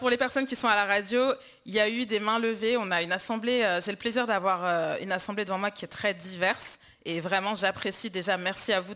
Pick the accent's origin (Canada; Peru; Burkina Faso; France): France; La Roche-sur-Foron, Auvergne-Rhône-Alpes; also born or lived in Nantes; now in Paris, France; je suis née en France. J'ai passé les 15 premières années en partie à Nantes, mais surtout en majorité en Haute-Savoie, dans une toute petite ville qui s'appelle La Roche-sur-Foron. Et je suis vraiment arrivée sur Paris tardivement, il y a peut-être 5, 6 ou 7 ans